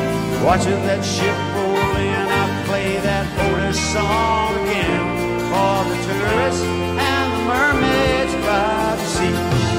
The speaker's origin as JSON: {"language": "English", "region": "Gulf Coast", "country": "United States", "tie": "born or raised there", "said": "As a lot of you know, I grew up on the Gulf Coast between New Orleans and Mobile"}